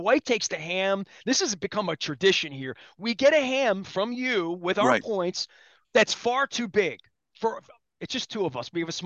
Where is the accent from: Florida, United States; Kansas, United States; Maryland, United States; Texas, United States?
Maryland, United States; Dundalk; I grew up on Bank Street in Dundalk, even though that's Bank Street of Highland Town.